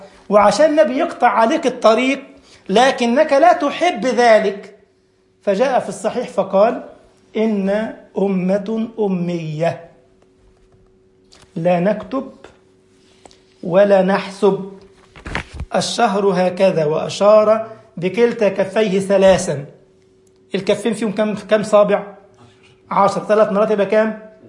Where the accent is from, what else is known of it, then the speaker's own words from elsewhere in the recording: Egypt; بل عندنا في مصر مثلا